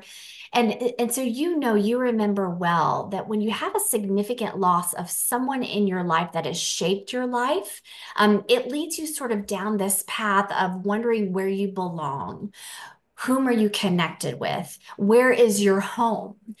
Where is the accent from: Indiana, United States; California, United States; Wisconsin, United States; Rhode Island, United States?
Indiana, United States; also born or lived in North Carolina; I'm from rural Indiana, the west central part of Indiana, but I'm also from North Carolina.